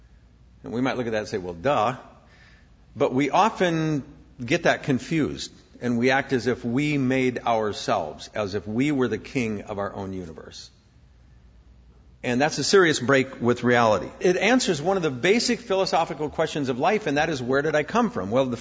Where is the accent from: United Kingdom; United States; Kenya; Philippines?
United States; South Dakota; I grew up in South Dakota, not many oceans nearby. We have waves of golden grain, you know, that kind of thing.